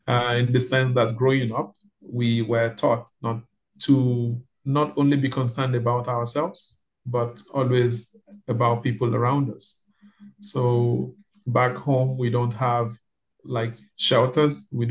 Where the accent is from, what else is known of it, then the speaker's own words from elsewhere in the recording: Nigeria; now in Toronto, Canada; I'm from Nigeria. Yes, I'm from Nigeria.